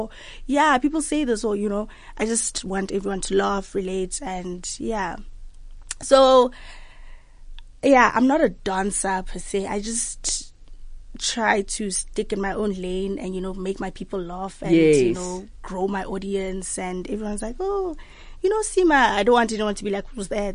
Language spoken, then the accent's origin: English; Cape Town, Western Cape, South Africa; And I'm from Cape Town, Ekhayelitsha.